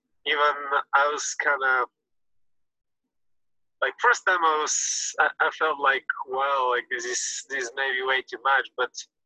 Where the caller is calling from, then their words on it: Germany; English is a second language; So I'm calling you from Germany.